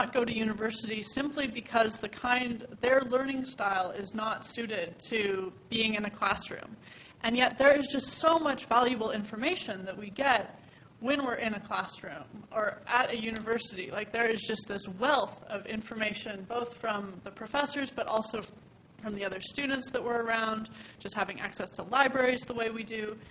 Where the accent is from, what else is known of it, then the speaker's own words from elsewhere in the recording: Yukon, Canada; So, I come from the Yukon, so I have kind of more experience with, like, the geographical location as one of the big things.